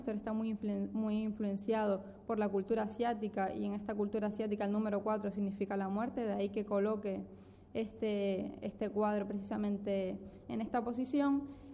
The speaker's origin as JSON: {"language": "Spanish", "region": "Canary Islands", "country": "Spain", "said": "que obviamente solo podemos ver, como los canarios sabemos, con bajamar"}